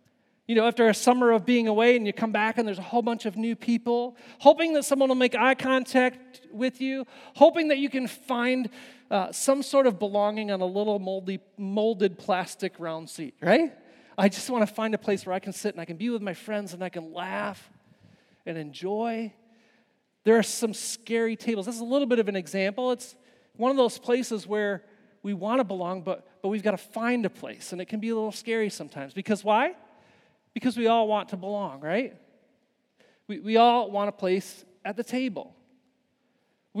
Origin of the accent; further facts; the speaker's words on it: Zealand, United States; now in Jamestown, United States; And then my family, we moved out real far west to Zealand. Where I grew up, and I grew up in Zealand, and then now I'm back in the homeland, right? I live here in Jamestown. I moved back here